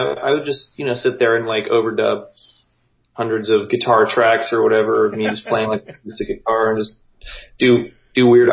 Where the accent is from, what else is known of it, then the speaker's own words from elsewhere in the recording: Boise, Idaho, United States; that I don't think that club was a thing when I was growing up in Boise.